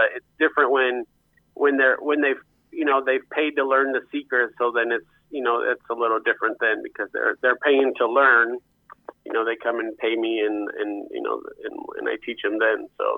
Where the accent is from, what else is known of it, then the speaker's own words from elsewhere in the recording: Muscatine, Iowa, United States; I was born and raised in Muscatine, Iowa.